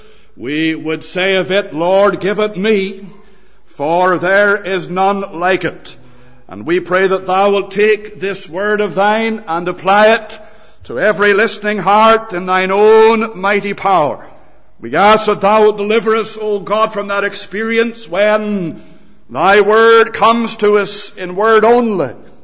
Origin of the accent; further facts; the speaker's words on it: Canada; now in Rasharkin, United Kingdom; I am, as you can tell, not local. I am Canadian, although we've been living as a family for the last 6 or 7 years in Risharkin.